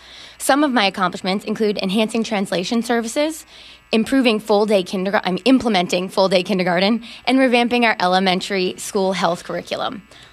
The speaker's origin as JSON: {"language": "English", "town": "Plymouth", "region": "Massachusetts", "country": "United States", "tie": "born or raised there", "said": "I grew up in Plymouth and graduated from Plymouth South High School"}